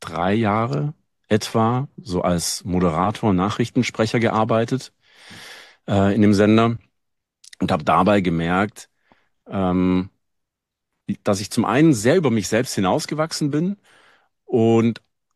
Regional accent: Baden-Württemberg, Germany; Und wir kommen ja beiden aus dem Schworbeländle

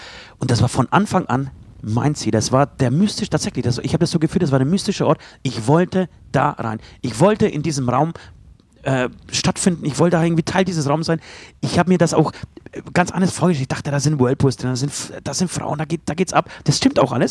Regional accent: Trockau, Bavaria, Germany; Ich bin ja in Trockau aufgewachsen. Das war ja meine Futterkrippe.

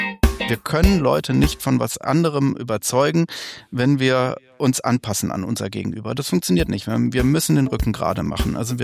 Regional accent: Düsseldorf, North Rhine-Westphalia, Germany; Ich bin in Westdeutschland, in Düsseldorf aufgewachsen

